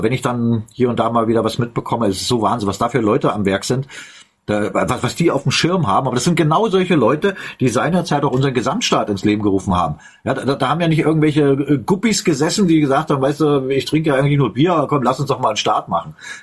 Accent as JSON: {"language": "German", "country": "Germany", "tie": "born or raised there", "said": "Ich bin in der DDR geboren, aufgewachsen."}